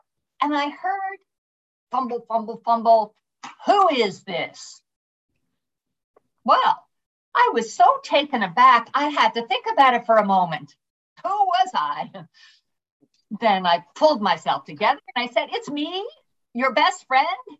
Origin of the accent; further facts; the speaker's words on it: New York, United States; I'm a New Yorker.